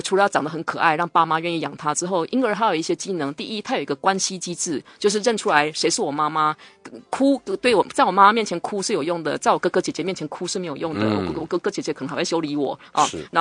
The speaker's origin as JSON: {"language": "Chinese", "country": "Taiwan", "first_language": "Taiwanese Hokkien", "second_language": "Chinese", "said": "像我家我们小时候是讲台语的啊，没去学校之前我们不会讲北京话，可是去学校马上我们几乎一个学期我们都会了这样子"}